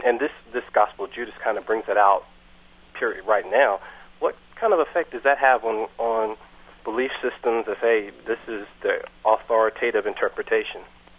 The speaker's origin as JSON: {"language": "English", "region": "the South", "country": "United States", "tie": "born or raised there", "said": "Growing up in the South, I remember seeing bumper stickers and shirts saying, you know, God said it, I believe it, that settles it."}